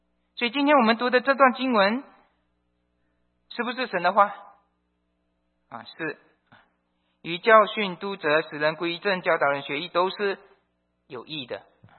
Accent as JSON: {"language": "Chinese", "region": "Sarawak", "country": "Malaysia", "said": "那我们星期五的时候有人问我从哪里来，我不提沙劳越因为太难记了，东马来西亚来的"}